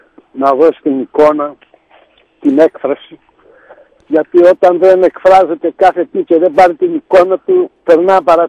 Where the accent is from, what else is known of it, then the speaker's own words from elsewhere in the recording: Anogia, Crete, Greece; born there; Στα Νόγια